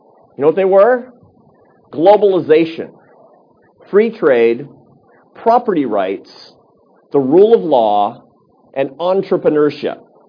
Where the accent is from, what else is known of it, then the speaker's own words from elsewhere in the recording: Seattle, Washington, United States; When I was a kid, growing up in Seattle, in a lower middle class family, there were a lot of poor people in my neighborhood. Nobody went to college.